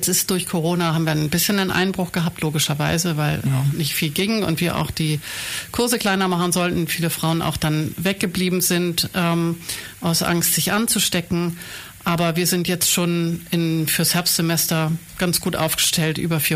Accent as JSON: {"language": "German", "region": "Hamburg", "country": "Germany", "tie": "born or raised there", "also_born_or_lived": "Munich", "moved": "as an adult", "said": "Nein, also ich bin gebürtige Hamburgerin. Mhm. Und habe nach dem Abitur bin ich dann tatsächlich aus Hamburg weg und habe dann war 2 Jahre im Ausland"}